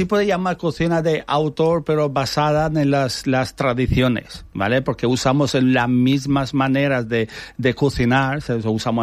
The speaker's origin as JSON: {"language": "Spanish", "country": "Albania", "tie": "born there", "second_language": "Spanish", "said": "Nací en Albania y por eso que significa sabor."}